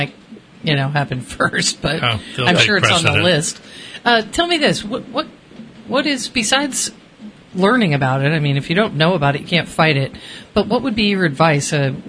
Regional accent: United States; I grew up on the East Coast, so I learned all the Revolutionary War and all of that history.

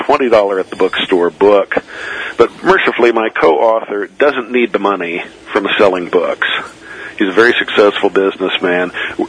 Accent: Redlands, California, United States

